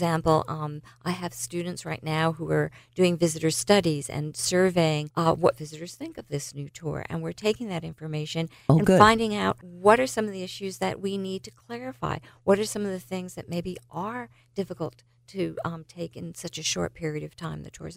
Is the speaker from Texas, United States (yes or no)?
no; Louisiana, United States; Where I'm from Louisiana, I could speak firsthand